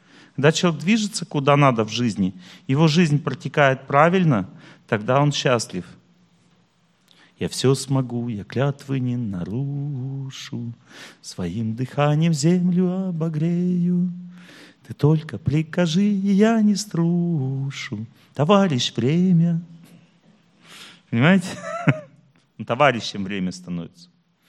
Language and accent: Russian; Tolyatti, Samara Oblast, Russia; Мы из Тольятти, оба с ним. Он поехал домой делать загранпаспорт